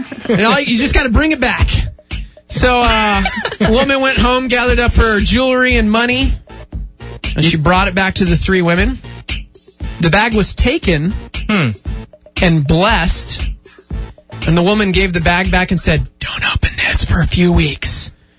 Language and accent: English; Texas, United States; born there; That's just kind of what I was born in Texas.